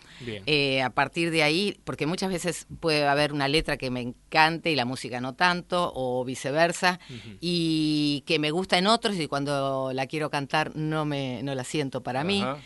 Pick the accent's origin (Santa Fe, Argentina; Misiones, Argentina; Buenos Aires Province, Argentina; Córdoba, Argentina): Córdoba, Argentina; also born or lived in Buenos Aires; Yo vivía en Córdoba, pues yo soy porteña de nacimiento, y cordobesa por adopción, ajá, nacional por canto, siempre digo así.